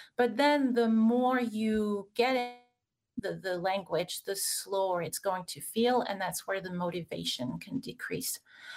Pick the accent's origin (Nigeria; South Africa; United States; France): France; Strasbourg, Grand Est; English is a second language; So I grew up in France, in Strasbourg, which is one of three capitals of Europe. It's right on the German border. So I was exposed to lots of different languages at an early age.